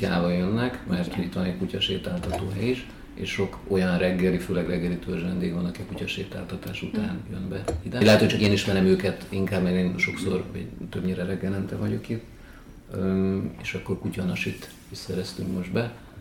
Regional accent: Budapest, Hungary; pesti vagyok.

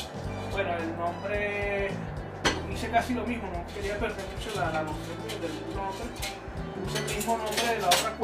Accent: Venezuela; moved away as an adult; now in Chile; yo tengo 3 años viviendo aquí en Chile. Yo, como todo venezolano migrante, bueno, llegué acá a este hermoso país que nos abrió las puertas, y me vine con mi esposa.

